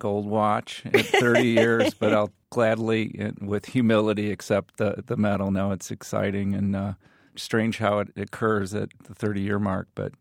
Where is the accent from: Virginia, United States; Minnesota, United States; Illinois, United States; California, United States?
Illinois, United States; Morton; I grew up in Morton.